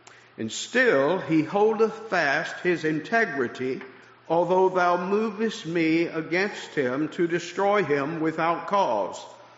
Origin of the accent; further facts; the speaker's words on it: Texas, United States; also born or lived in Wyoming; Let me tell you a little bit about myself and my wife … We are both from Texas originally, went in strange directions since then